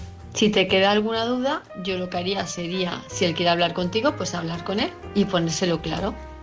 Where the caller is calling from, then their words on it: Palma de Mallorca, Balearic Islands, Spain; de Palma de Mallorca